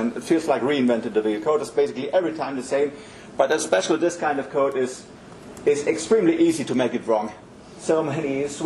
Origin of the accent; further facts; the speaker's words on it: Germany; I'm from Germany, with a lot of machinery there, machine builders, a lot of classical industry.